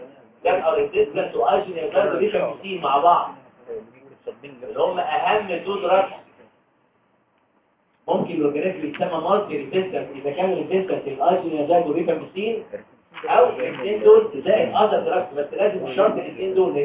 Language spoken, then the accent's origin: Arabic; Egypt; ممكن تكون دي وظيفته هنا عندنا في مصر